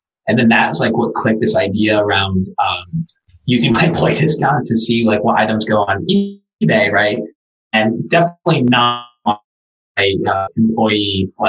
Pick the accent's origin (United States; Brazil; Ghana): Brazil; born there; first language Portuguese; English is a second language; No, I was born in Brazil. I speak Portuguese, my first language.